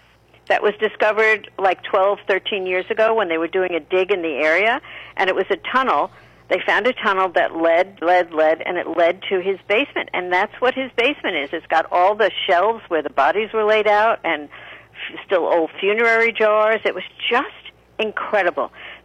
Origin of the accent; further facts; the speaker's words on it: Hicksville, New York, United States; And I thought, well, I grew up in Hicksville, Long Island.